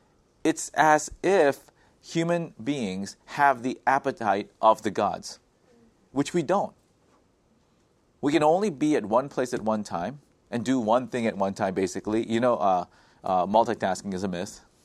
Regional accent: South Korea; A nation can provide free health care to all its citizens, as in my home country of South Korea.

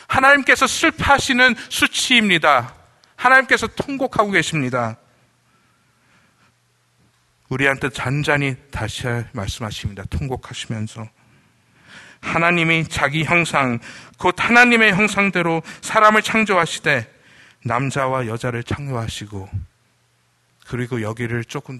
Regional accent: South Korea; 제가 한국인으로서 존중받으면서

